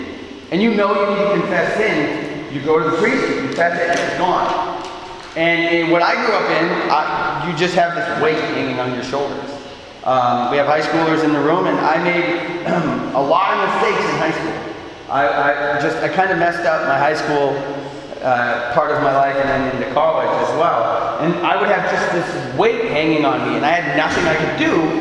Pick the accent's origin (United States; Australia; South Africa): United States; Duluth, Minnesota; I am originally from Duluth.